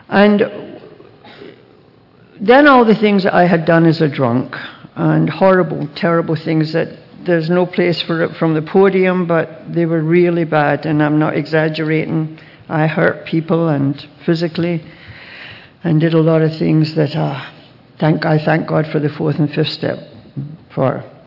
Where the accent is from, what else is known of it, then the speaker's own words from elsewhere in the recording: Scotland, United Kingdom; born there; I was born in Scotland, and all of our food was rationed.